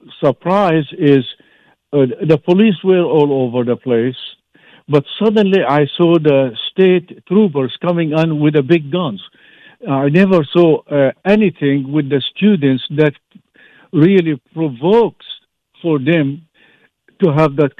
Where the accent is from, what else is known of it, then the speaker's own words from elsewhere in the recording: Galilee, Israel; I grew up in the Galilee area